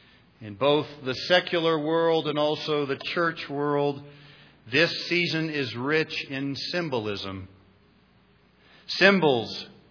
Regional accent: Columbus, Ohio, United States; I remember growing up in St. Agnes Roman Catholic Church in Columbus, Ohio.

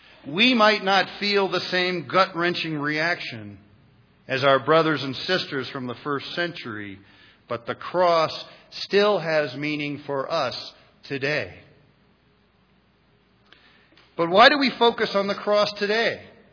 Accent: Columbus, Ohio, United States; I remember growing up in St. Agnes Roman Catholic Church in Columbus, Ohio.

